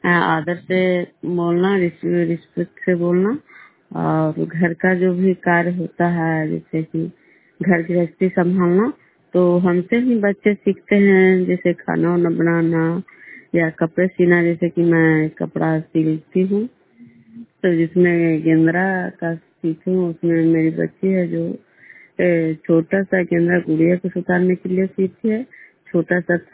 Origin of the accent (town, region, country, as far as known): Khajra, Bihar, India